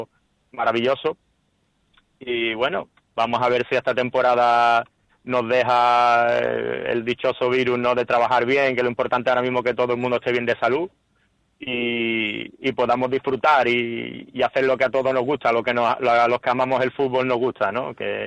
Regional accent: Málaga, Andalusia, Spain; Hombre, yo soy malagueño, no lo puedo negar, porque soy malagueño

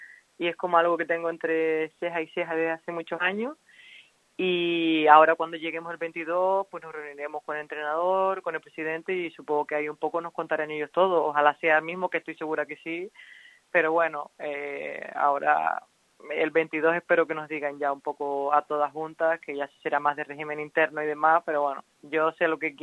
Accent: Canary Islands, Spain; para mí como una canaria más es un orgullo porque encima de eso yo no lo pude vivir, yo me tuve que ir muy joven de mi casa a otra isla

